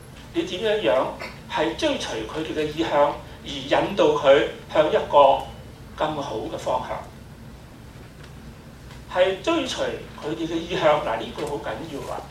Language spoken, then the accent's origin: Cantonese; Hong Kong, China; 香港已經係歸翻我哋中國啦。我哋中國人作為一個中國嘅美術教師